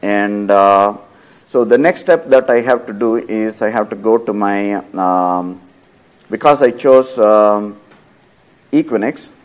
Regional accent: Redmond, Washington, United States; And I'm from Redmond, so I'm going to choose Seattle.

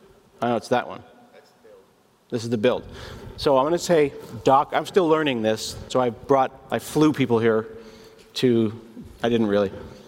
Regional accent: Portland, Oregon, United States; because I'm from Portland.

